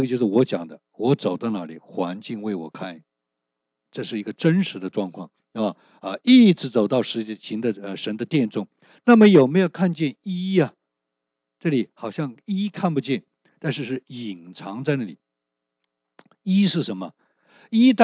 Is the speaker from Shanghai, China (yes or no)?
no; Hunan, China; 我们湖南人呢很多的送礼呢